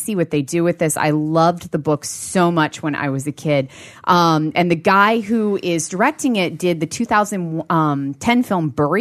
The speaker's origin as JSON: {"language": "English", "town": "Winchester", "region": "Virginia", "country": "United States", "tie": "born or raised there", "said": "I saw this in my hometown. It was really cool to be, I was back visiting my parents in Winchester, Virginia, and we have an Alamo Draft House there."}